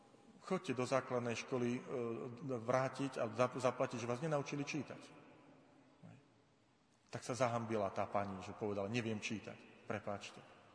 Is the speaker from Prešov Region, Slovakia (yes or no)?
no; Tvrdošín, Žilina Region, Slovakia; v mojom rodnom meste v Tvrdošíne